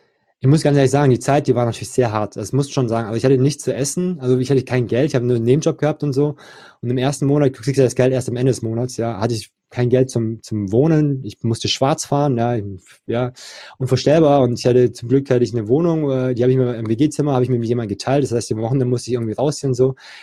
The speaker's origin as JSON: {"language": "German", "town": "Ludwigsburg", "region": "Baden-Württemberg", "country": "Germany", "tie": "born or raised there", "said": "Und ja, ich bin in Ludwigsburg groß geworden, ja, und wohne bald in Frankfurt, ja."}